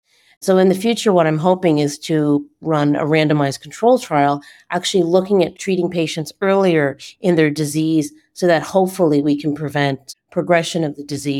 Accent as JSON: {"language": "English", "region": "Newfoundland and Labrador", "country": "Canada", "tie": "born or raised there", "also_born_or_lived": "Montreal", "said": "I'm Canadian. I'm actually born and raised in Newfoundland, but I've spent the last 15 years working as an interventional cardiologist in Montreal at the Montreal Heart Institute."}